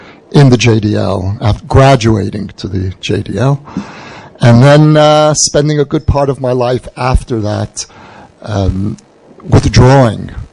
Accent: Brooklyn, New York, United States; growing up in Borough Park in the 1960s, obsessed with the Shoah, which happened 20 years earlier.

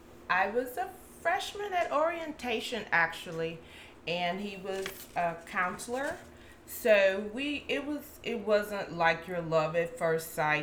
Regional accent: Houston, Texas, United States; Born and raised in Houston, Texas.

